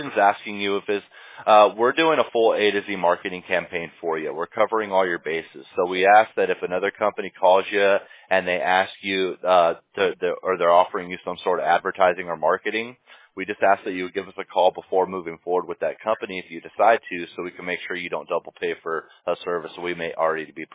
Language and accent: English; Fullerton, California, United States; But I'm born and raised in California, born in a city called Fullerton. So I mean, I've never left California.